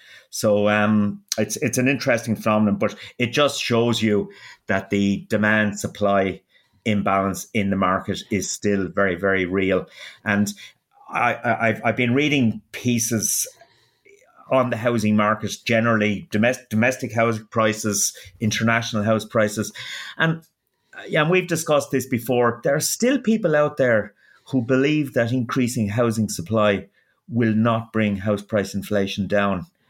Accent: Dungarvan, County Waterford, Ireland; And I think about my hometown, Dungarvan.

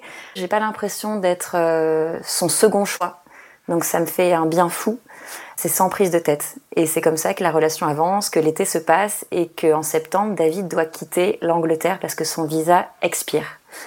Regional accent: France; oui, je suis française.

